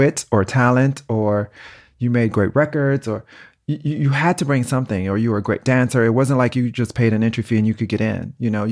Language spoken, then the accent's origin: English; New York, United States; also born or lived in Chicago, United States; I always say I was born in Chicago, but grew up in New York. Because that's where I really became into myself.